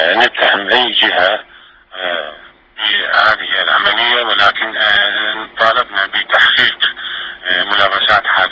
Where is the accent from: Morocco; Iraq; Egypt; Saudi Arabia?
Iraq; ومفشعة على قلوبنا كعراقيين